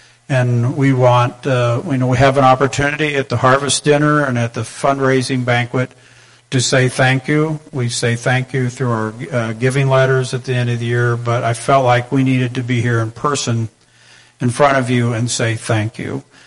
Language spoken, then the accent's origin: English; Illinois, United States; I live in just north of Fairview, Illinois, and I grew up in Fulton County. So it was to retire was coming back home.